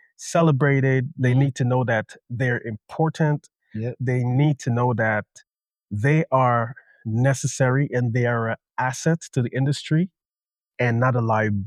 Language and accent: English; Guyana; So first of all, I am from Guyana, South America.